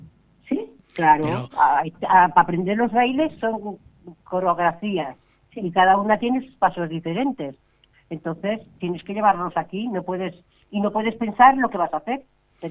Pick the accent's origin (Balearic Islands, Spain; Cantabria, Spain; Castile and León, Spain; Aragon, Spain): Aragon, Spain; Zaragoza; yo creo mucho en la Virgen del Pilar, pues soy de Zaragoza.